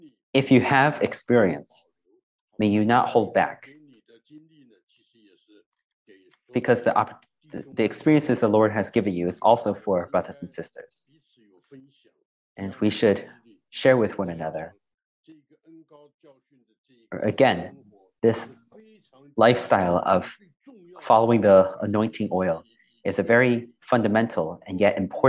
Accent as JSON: {"language": "English", "town": "Seattle", "region": "Washington", "country": "United States", "said": "I'm from Seattle."}